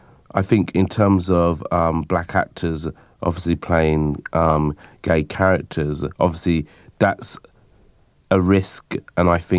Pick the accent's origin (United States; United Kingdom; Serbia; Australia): United Kingdom; London; where I grew up in East London, which is a traditionally kind of working class area and a traditionally an immigrant area, it was quite a tough area too.